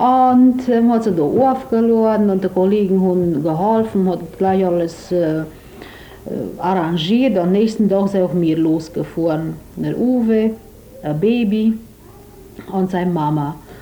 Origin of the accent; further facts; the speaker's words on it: Bistrița, Bistrița-Năsăud, Romania; ich lebe jetzt in Krun, aber ich bin in Senkirchen geboren und habe 7 Jahre gelebt. Und dann sind wir in der Stadt gekommen und sind damals in Bistritz gelebt. Vor 3 Jahren sind wir nach Krun gezogen